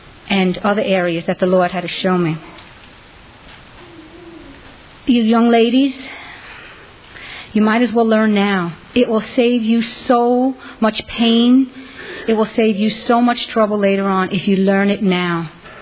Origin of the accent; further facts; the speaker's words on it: New York City, New York, United States; Growing up in New York City, I did not hear anything about submission.